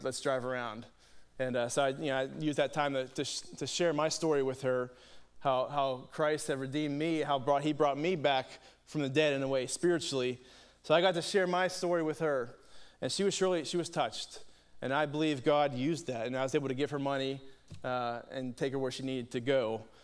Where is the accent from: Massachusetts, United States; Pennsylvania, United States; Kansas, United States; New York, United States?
Pennsylvania, United States; Carnegie; And this is back in my hometown of Carnegie, all right?